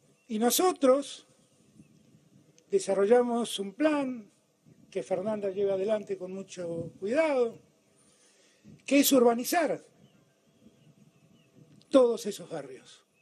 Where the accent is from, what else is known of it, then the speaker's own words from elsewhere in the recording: Buenos Aires, Argentina; El derecho que tengo yo como porteño.